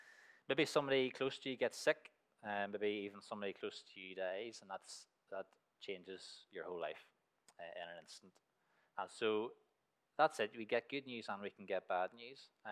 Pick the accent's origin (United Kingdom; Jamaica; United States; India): United Kingdom; Waringstown, Northern Ireland; I come from Waringstown.